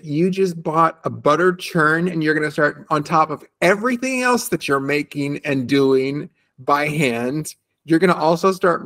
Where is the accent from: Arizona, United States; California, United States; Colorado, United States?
California, United States; now in Italy; I grew up in California. We had the good fortune of having the Sierra Nevada mountains right there.